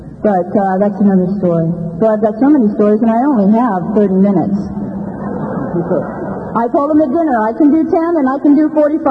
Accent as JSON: {"language": "English", "town": "San Francisco", "region": "California", "country": "United States", "tie": "born or raised there", "also_born_or_lived": "San Jose", "said": "my childhood, I grew up in San Francisco. I was born in San Jose. So when I came across the Bay Bridge, this is really special."}